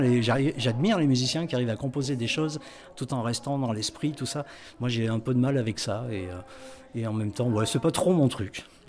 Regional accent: Salers, Auvergne-Rhône-Alpes, France; Je suis originaire de Salers, dans le Cantal.

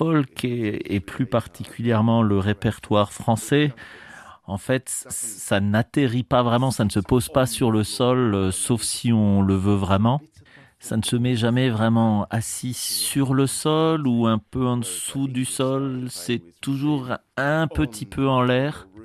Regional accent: England, United Kingdom; French is a second language; now in France; Bon, ok, moi je viens d'Angleterre.

